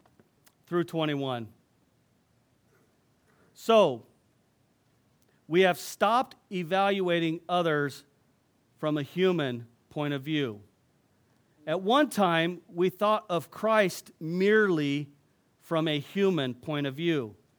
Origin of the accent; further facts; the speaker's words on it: California, United States; I'm from Southern California. The culture in Southern California is highly Hispanic. I grew up on Mexican food.